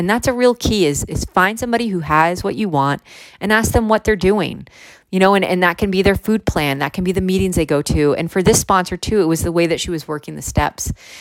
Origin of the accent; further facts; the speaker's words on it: Massachusetts, United States; I'm from Western Massachusetts.